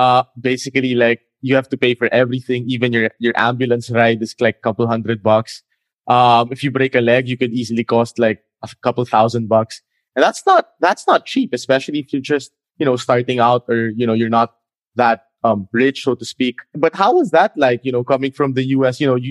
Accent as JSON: {"language": "English", "country": "Philippines", "said": "Like I come from the Philippines, but obviously traffic in Manila is a lot worse"}